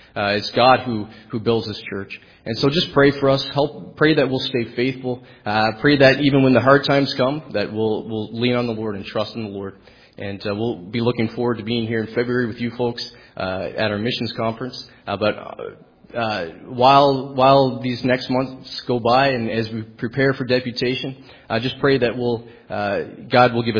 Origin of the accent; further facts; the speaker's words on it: New Brunswick, Canada; I grew up in New Brunswick myself.